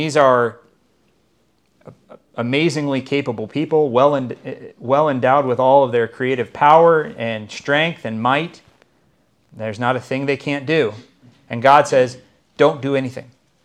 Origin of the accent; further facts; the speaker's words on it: United States; Being about as American as they come, I am quite a lazy person